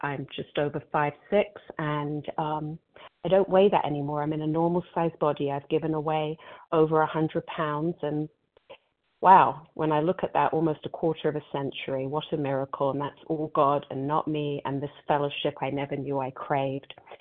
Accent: England, United Kingdom; moved away; I came into these rooms in the early 80s when I moved here from England.

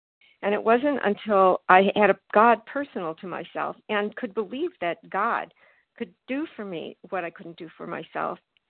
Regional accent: Florida, United States; Okay, thank you. … I'm from Florida

